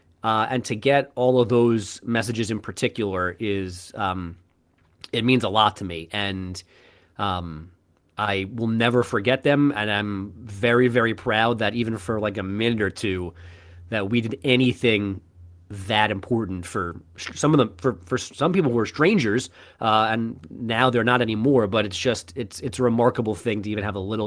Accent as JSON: {"language": "English", "region": "New York", "country": "United States", "tie": "born or raised there", "said": "I grew up in New York."}